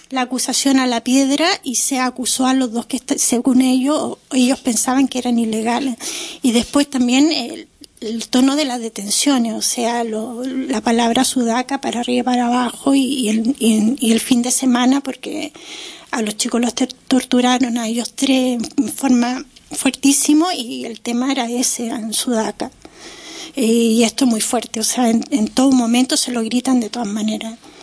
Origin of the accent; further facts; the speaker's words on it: Chile; yo soy chilena, Rodrigo nació en Chile, chileno. O sea, el padre puede ser italiano y todo, pero hemos vivido siempre en Chile.